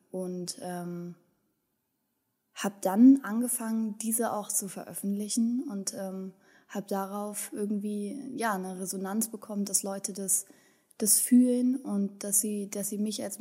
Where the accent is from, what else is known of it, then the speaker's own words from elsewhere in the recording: Berlin, Germany; also born or lived in Wendland; ich bin in Berlin-Kreuzberg groß geworden, in einem besetzten Haus groß geworden. Und ich habe bin dann ins Wendland gezogen, in so einem Hippie-Landkreis groß geworden.